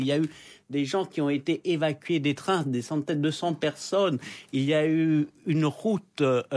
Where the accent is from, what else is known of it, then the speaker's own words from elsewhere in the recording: Italy; même en tant qu'Italien